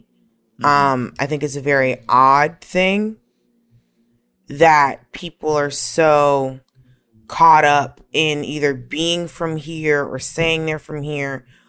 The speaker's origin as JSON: {"language": "English", "town": "Atlanta", "region": "Georgia", "country": "United States", "tie": "born or raised there", "said": "I also grew up in Atlanta. So, you know, I grew up around Black people and white people who are accustomed to being around Black people."}